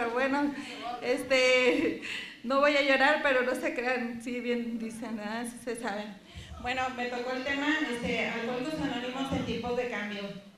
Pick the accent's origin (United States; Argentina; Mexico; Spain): United States; California; Soy del Distrito 20, del área 6, del norte de California.